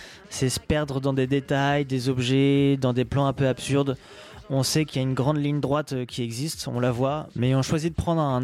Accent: Rouen, Normandy, France; Je viens de Rouen et je fais de la musique hybride entre de la pop et de la musique club.

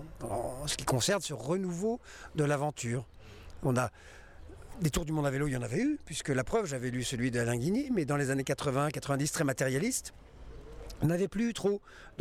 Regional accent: France; on est français, il faut qu'on rajoute 1000 km d'un côté, 1000 km de l'autre

